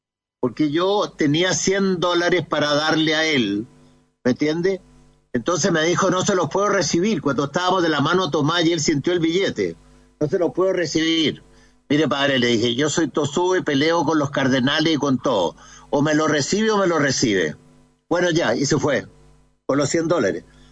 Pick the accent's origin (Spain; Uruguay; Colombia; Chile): Chile; yo soy católico chileno.